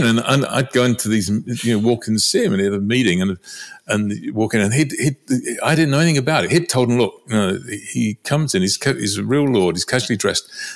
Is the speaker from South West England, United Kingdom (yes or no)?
no; London, United Kingdom; I grew up in East London after the Second World War. So, you know, it was pretty tough going, working class.